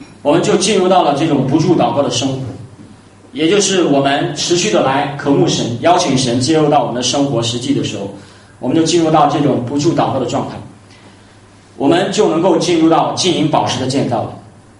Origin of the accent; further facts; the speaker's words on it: Henan, China; accent: Henan; 放羊娃，这是我们河南话。